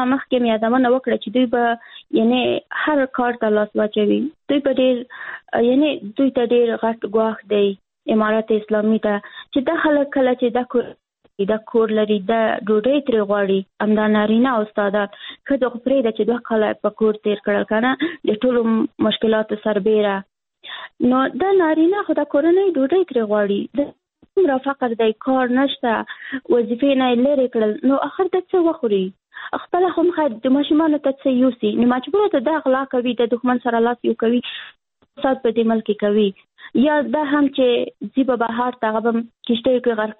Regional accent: Afghanistan; زه افغان یم، مسلمان یم

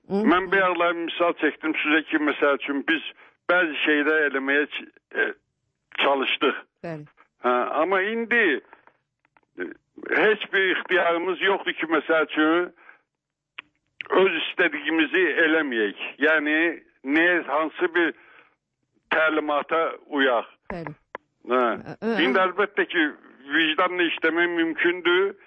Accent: Baku, Azerbaijan; Mən özüm Bakılıyam

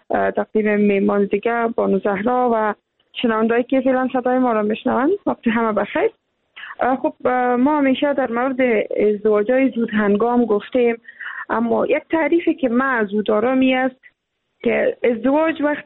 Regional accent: Afghanistan; ما هم افغان هستیم

